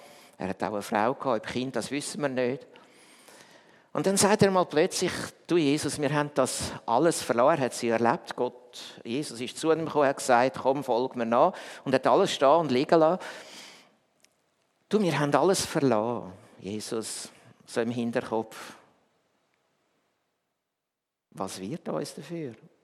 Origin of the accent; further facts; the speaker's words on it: Switzerland; warum dass ich als Schweizer, man hört mir das ja an, warum dass ich als Schweizer